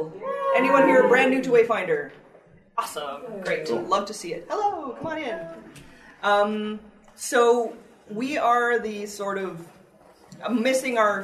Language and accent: English; Calgary, Alberta, Canada; we're from Calgary, Alberta